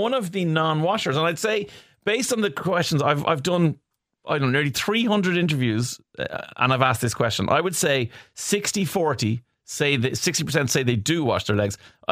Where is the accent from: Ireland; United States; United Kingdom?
Ireland